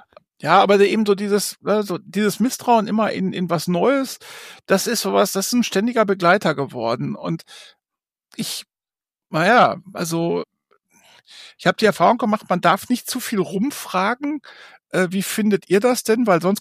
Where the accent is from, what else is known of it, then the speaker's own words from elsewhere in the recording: North Rhine-Westphalia, Germany; in der Westmünsterlandhalle in Heiden war das. Das ist ganz nah meinem Geburtsort oder meinem Heimatort.